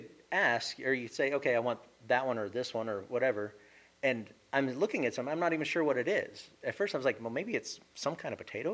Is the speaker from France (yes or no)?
no; Iowa, United States; I grew up outside of Iowa, middle of nowhere, right?